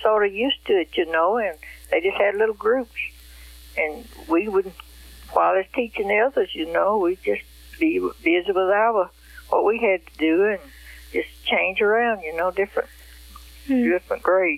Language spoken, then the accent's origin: English; United States; born there; also born or lived in Texas / Georgia / Alabama; And I was born in Elmore County.